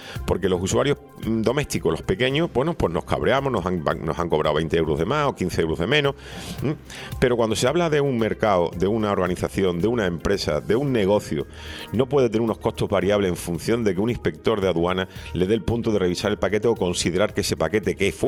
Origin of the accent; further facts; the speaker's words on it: Canary Islands, Spain; como canario que me siento orgulloso de ser aquí